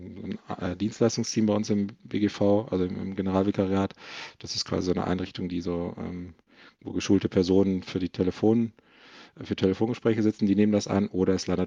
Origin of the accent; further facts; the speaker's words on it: North Rhine-Westphalia, Germany; Also bei uns im Ruhrgebiet gibt es relativ viele Eventseiten irgendwie fürs Ruhrgebiet